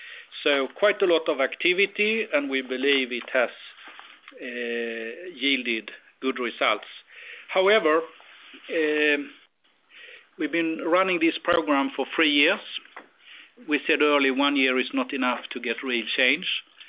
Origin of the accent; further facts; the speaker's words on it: Sweden; English is a second language; we are from Sweden, so we're all good Swedish social democrats